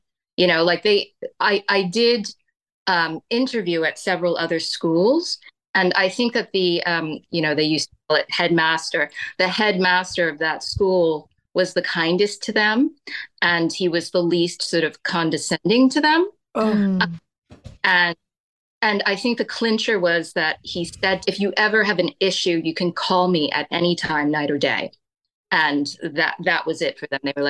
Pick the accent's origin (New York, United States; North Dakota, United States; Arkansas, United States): New York, United States; Brooklyn; I grew up in Brooklyn as a woman of color, and that's not an easy place to be as a woman of color, you know, in America.